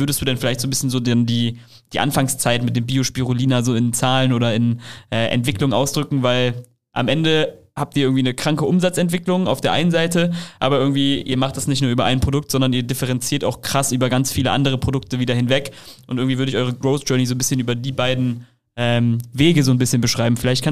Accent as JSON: {"language": "German", "town": "Leverkusen", "region": "North Rhine-Westphalia", "country": "Germany", "said": "Ich liebe Leverkusen. Meine Heimat."}